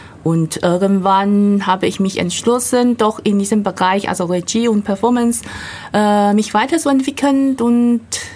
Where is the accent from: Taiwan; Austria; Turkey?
Taiwan; German is a second language; also born or lived in Bonn; now in Germany; ich komme ja ursprünglich aus Taiwan und bin eigentlich Rheinländerin sozusagen, weil ich habe ja in Bonn sehr lange Zeit gelebt und gearbeitet.